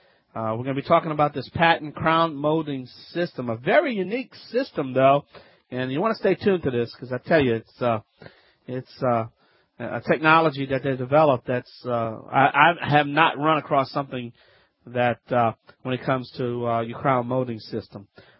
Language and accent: English; Louisiana, United States; That's right, I'm … America's favorite home improvement self-help expert.